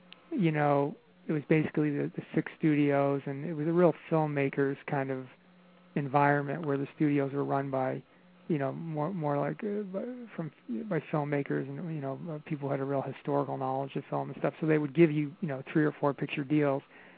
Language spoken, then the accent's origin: English; Ontario, Canada; I grew up just outside of Toronto, and where I lived was all the Second City guys lived within like a four-block radius.